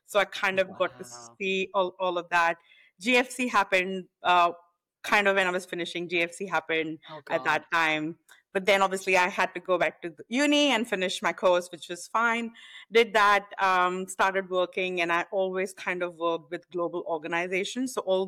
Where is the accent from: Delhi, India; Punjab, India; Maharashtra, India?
Delhi, India; moved away as an adult; now in Australia; moved to Australia 9 years ago, got married and moved here, in short. But before that, so I'm born and raised in Delhi, India, and I'm a Hindu by background.